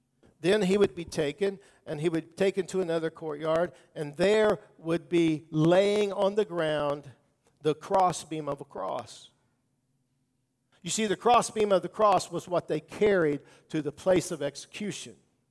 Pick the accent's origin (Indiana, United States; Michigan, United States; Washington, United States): Indiana, United States; Brazil; I grew up in a small, just early growing up, in a small Methodist church in my hometown of Brazil, Indiana.